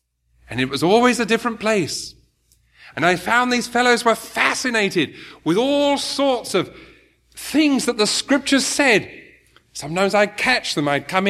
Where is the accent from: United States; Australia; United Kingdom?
United Kingdom; Birmingham, West Midlands; But I'm very glad. I come from Birmingham. You see, that's how they talk in that funny part of the world.